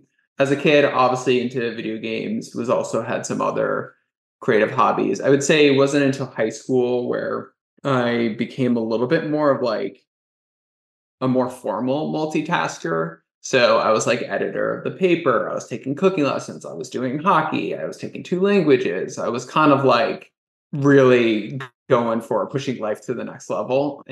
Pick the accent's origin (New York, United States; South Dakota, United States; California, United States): New York, United States; growing up in New York is definitely, it's a madhouse. I feel like I learned a lot very quickly. So many cultures there, so many people.